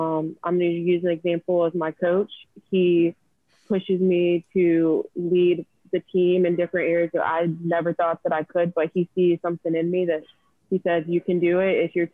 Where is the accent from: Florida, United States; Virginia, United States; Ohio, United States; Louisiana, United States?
Virginia, United States; Chesapeake; So I'm from Chesapeake, Virginia. I was in Air Force Junior ROTC in high school.